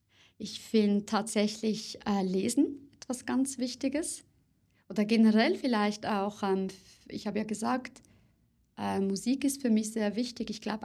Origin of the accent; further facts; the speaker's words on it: Zurich, Switzerland; ich lebe sehr gerne in Zürich, ist ja meine Heimatstadt.